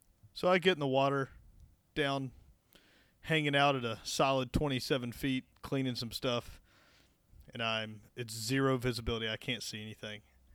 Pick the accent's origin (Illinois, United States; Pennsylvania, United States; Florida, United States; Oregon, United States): Florida, United States; I'm from Florida, so my brain immediately went snake.